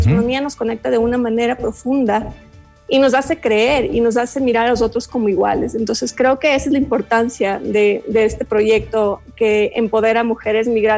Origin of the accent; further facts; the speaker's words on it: Quito, Pichincha, Ecuador; yo te hablo como quiteña